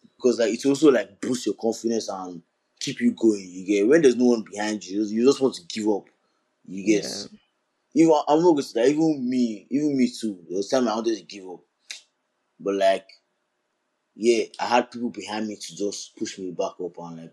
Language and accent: English; Nigeria; I'm Nigerian.